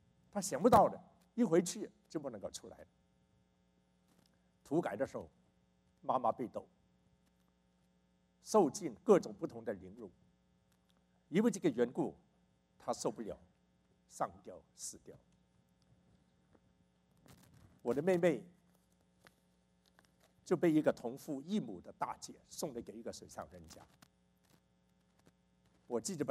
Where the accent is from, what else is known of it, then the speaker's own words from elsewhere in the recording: China; born there; also born or lived in Hong Kong; 我父亲是国民党的官员，我在中国出生，我们家本来已经逃到香港去